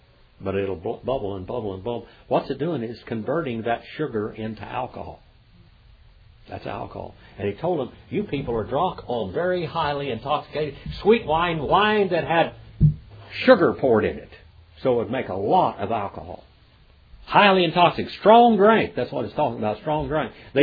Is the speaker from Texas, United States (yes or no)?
no; California, United States; Where are you from? I said, I'm from California. Wow, you got an accent.